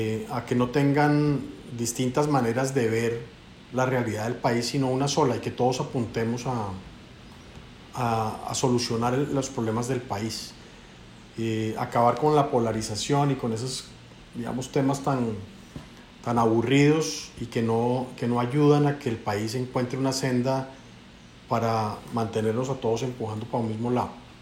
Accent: Colombia; Entonces eso me duele mucho como colombiano

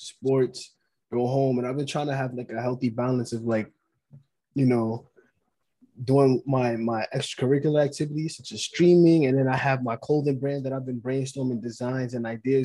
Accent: New York City, New York, United States; I'm 21, born and raised in New

